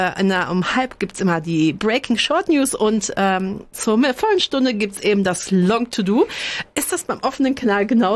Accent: North Rhine-Westphalia, Germany; Ich komme aus dem Ruppert, ich bitte dich.

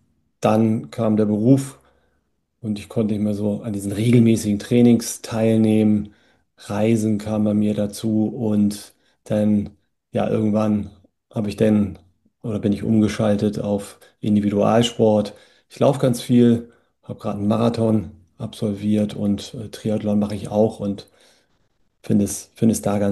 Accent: Hamburg, Germany; Ich komme aus Hamburg.

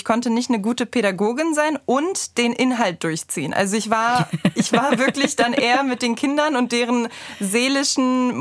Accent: Bonn, North Rhine-Westphalia, Germany; moved away as an adult; Also ich komme eigentlich aus Bonn

